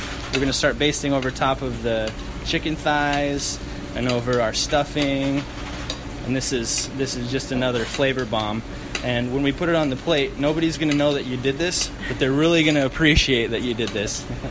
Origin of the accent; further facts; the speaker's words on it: Utah, United States; now in Indianapolis, United States; I'm from Utah. I had an awesome opportunity to come out here to Indiana. Big family back at home, you know, come from mountains where we can play all day outside.